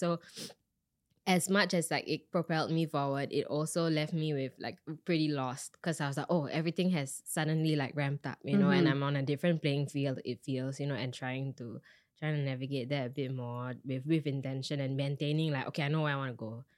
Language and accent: English; Singapore; I'm from Singapore